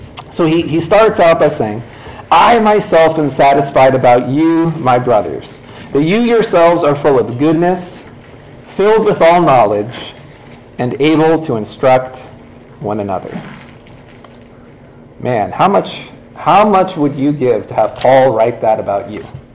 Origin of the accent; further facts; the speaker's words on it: Oregon, United States; I grew up in Southern Oregon, and a lot of my friends and a lot of their, you know, their parents and stuff, they're retired hippies.